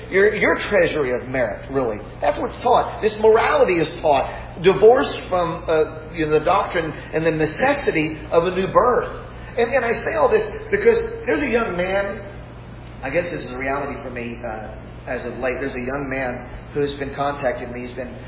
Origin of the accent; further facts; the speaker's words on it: Bible Belt, United States; Growing up in the Bible Belt.